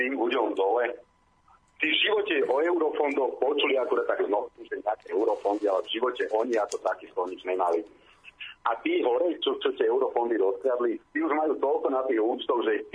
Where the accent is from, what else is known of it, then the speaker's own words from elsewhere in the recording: Bratislava, Bratislava Region, Slovakia; Ja som takisto z Bratislavy a nie som žiadny milionár.